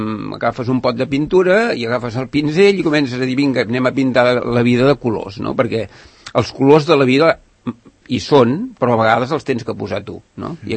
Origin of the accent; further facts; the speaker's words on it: Sant Cugat del Vallès, Catalonia, Spain; aquí a Sant Cugat, vull dir, sóc un santcugatenc que tothom em diu, ai, pensava que també hi has anat, jo mai m'he anat de Sant Cugat.